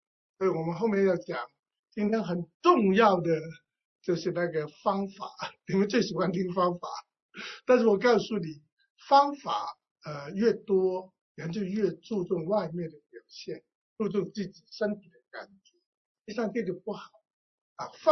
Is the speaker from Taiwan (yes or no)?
no; Hong Kong; 我们香港人就这样，